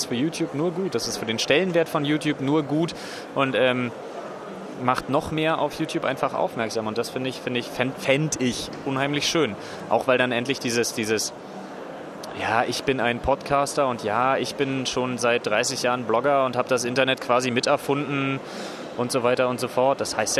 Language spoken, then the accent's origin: German; Berlin, Germany; Ich bin ja in Berlin geboren und aufgewachsen. Ich bin so ein kleiner Stadtpatriot